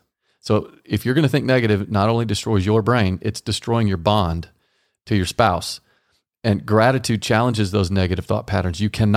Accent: Texas, United States; But I'm from Texas.

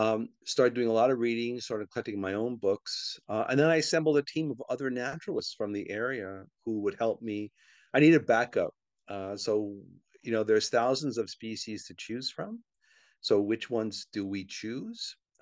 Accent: New York, United States; born there; So I'm a transplant. I'm a New Yorker by birth, but like I said, I've been here 40 years now. So this is home.

